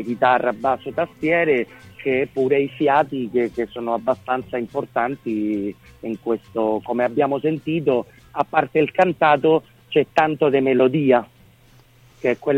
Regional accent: Spain; Italian is a second language; io sono spagnolo e da noi se fea, cioè se dice la fe

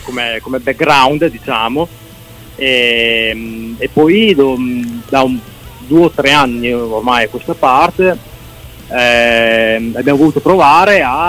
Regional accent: Modena, Emilia-Romagna, Italy; Allora, noi veniamo da Modena.

